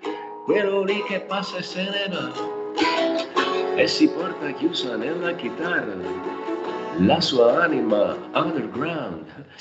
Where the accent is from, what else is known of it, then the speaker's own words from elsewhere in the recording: Naples, Campania, Italy; sono nato a Napoli, sono orgoglioso di essere napoletano, attingo energia dalla napoletanità, però comunque mai come in questo momento mi sento cittadino del mondo.